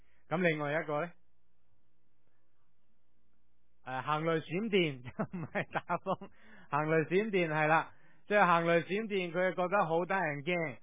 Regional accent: China; 我自己睇嘅时候觉得有少少我哋中国人做和尚嗰种嘅味道

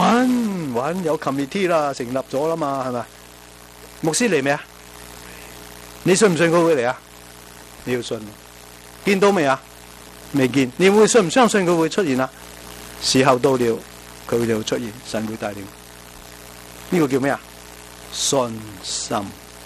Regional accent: Guangdong, China; 比起来，我们广东人叫做什么？

